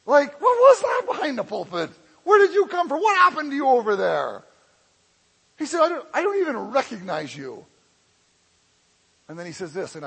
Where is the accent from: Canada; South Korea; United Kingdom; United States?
Canada; moved away as an adult; also born or lived in Great Britain; When I was 18, I moved from Canada to Great Britain.